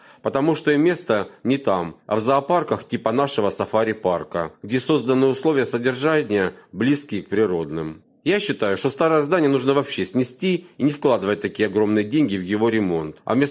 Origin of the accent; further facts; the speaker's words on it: Krasnodar, Krasnodar Krai, Russia; я из Краснодара.